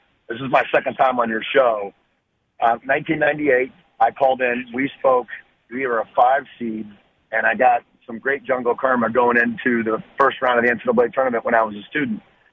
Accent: Indiana, United States; I wanted to play at Indiana or Butler. I'm from Indiana

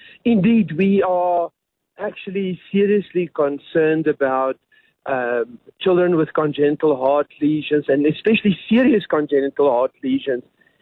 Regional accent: Free State, South Africa; I mean, I'm from the Free State, I'm Dumfantine

